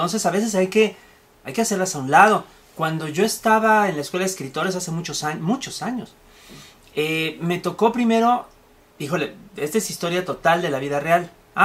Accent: Toluca, State of Mexico, Mexico; Saludos a mi tierra, a Toluca.

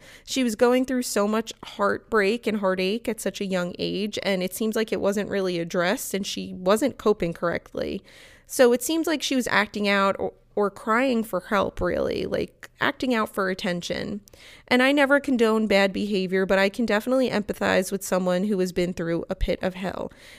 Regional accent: New York, United States; I'm from New York. Maybe that's why I'm just kind of like more lenient about it.

